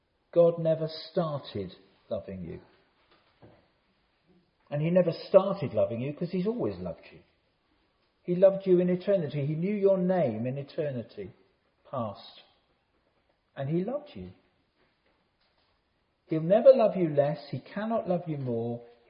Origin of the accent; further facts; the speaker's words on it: United Kingdom; As a Brit, I would say to that, that's not bad.